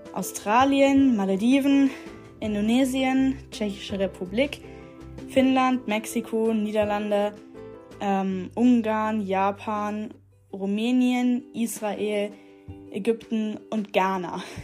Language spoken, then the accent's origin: German; Germany; Ich bin ja auch aus Deutschland